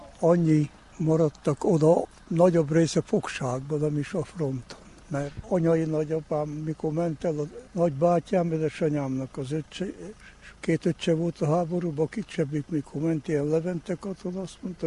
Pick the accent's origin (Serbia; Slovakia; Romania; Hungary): Romania; Backamadaras, Mureș County; itt születtem Backamadarason, mindig itt éltem.